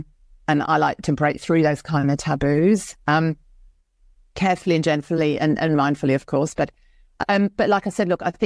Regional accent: Germany; also born or lived in Canary Islands, Spain / Mallorca, Spain; even though I was born in Germany, literally 3 weeks later, we moved across to Spain, the Canary Islands. We also lived in Mallorca for a while.

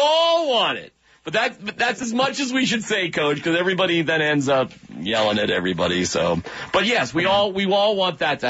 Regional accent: Boston, Massachusetts, United States; Now, I know a lot about Bill Russell because I grew up in the Boston area, and my dad was the biggest Bill Russell fan.

